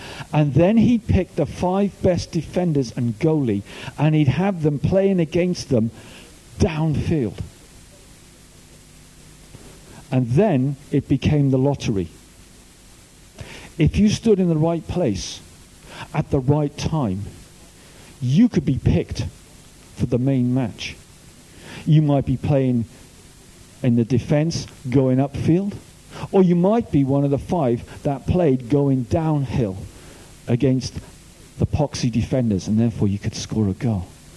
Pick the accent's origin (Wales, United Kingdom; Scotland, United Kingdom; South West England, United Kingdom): Wales, United Kingdom; Cardiff; now in Brighton, United Kingdom; I'm from Cardiff. I now live in Brighton. I now work at the Fountain Youth Centre in Brighton, where I'm the youth minister. I grew up in Cardiff, and my primary school was called Reader Penai Junior School.